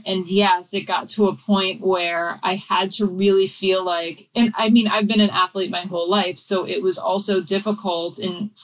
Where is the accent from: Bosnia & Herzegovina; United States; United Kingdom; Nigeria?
United States; New England; I grew up in New England, and it's very interesting to see the joy that comes over my husband at the first snowfall.